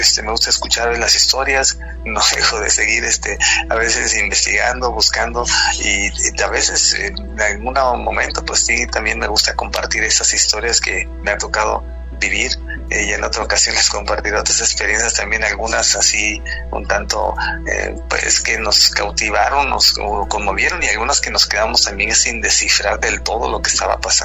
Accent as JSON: {"language": "Spanish", "region": "Michoacán", "country": "Mexico", "also_born_or_lived": "Monterrey", "said": "yo soy michoacano, pero yo estudié en Monterrey, Nuevo León."}